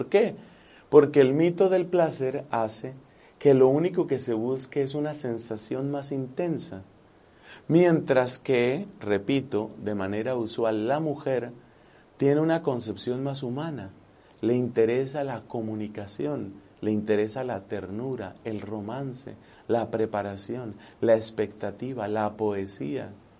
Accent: Colombia; en mi país, en Colombia

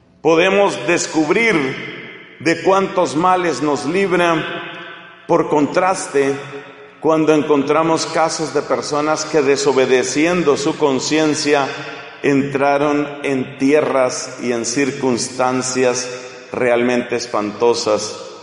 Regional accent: Colombia; En mi país, yo soy colombiano

